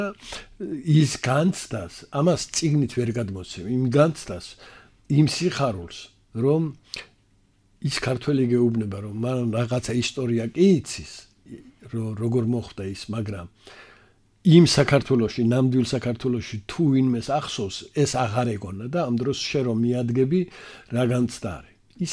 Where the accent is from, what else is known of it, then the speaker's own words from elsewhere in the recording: Jabindzeebi, Adjara, Georgia; მე სოფელში, შუახევის რაიონის სოფელ ჯაბინძეებში ადრე მას ქაშუეთი ერქვა, ქაშუეთში დავიბადე.